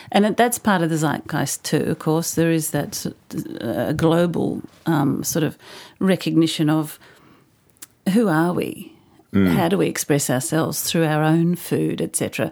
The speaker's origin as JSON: {"language": "English", "town": "Melbourne", "region": "Victoria", "country": "Australia", "tie": "born or raised there", "said": "because, of course, I grew up in Melbourne"}